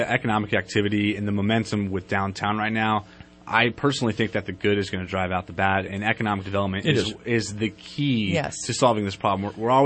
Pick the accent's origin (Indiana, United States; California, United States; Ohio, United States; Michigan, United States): California, United States; Weaverville; I love Shasta County, Northern California. I grew up in Weberville. I've been here for about 7 years, but Redding's basically a home to people in Trinity County.